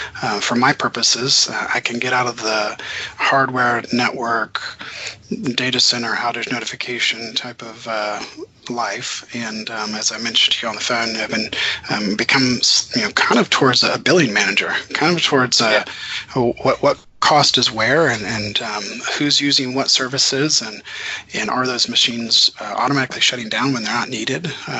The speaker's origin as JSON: {"language": "English", "town": "Birmingham", "region": "Alabama", "country": "United States", "said": "I hail from Birmingham, Alabama."}